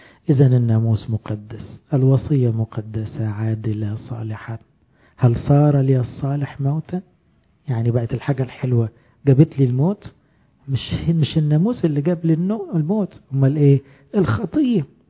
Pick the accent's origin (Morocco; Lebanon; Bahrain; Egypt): Egypt; احنا عادتنا كمصريين مثلا تشرب حاجة وترمي الكوباية في الشارع